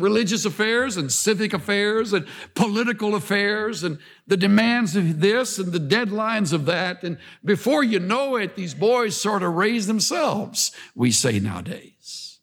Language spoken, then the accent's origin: English; El Campo, Texas, United States; my hometown of El Campo down in South Texas